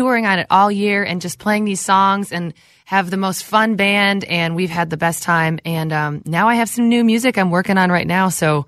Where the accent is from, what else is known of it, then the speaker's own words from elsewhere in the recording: Minnesota, United States; probably because I'm from Minnesota.